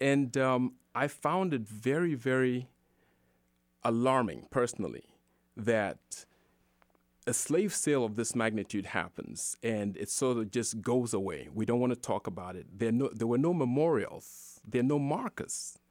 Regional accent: Ghana; And I'm from Ghana and West Africa.

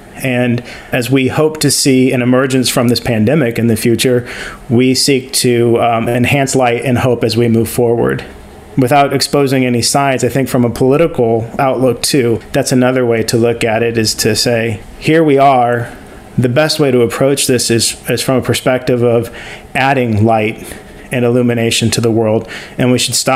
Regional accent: Kansas City, Missouri, United States; also born or lived in California, United States; when I grew up in Kansas City, it was always cold, and so everything had to be indoors. There was some time that I spent in California

